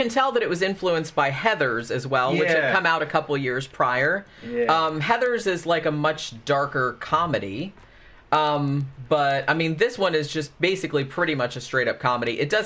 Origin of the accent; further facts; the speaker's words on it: Florida, United States; I grew up in Florida